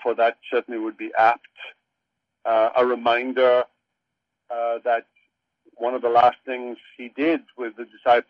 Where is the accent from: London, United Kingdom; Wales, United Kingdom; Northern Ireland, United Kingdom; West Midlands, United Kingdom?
Wales, United Kingdom; moved away as an adult; now in United States; I grew up in Wales, part of the United Kingdom, of course, and went to high school, went to college. In Wales, then married and found myself at seminary